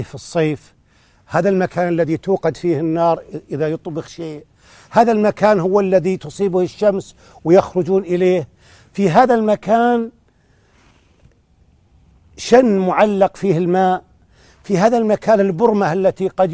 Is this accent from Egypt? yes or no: no; Najd, Saudi Arabia; وهي اللي نسميها عندنا في نجد حجيرة،